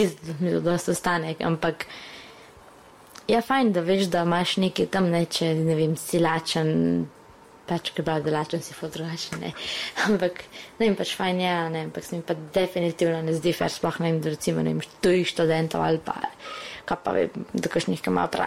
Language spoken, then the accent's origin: Slovenian; Ljubljana, Central Slovenia, Slovenia; jaz živim pač tle v Ljubljani, a ne, sem tudi tle, sem pač tle iz Ljubljane, že v originalu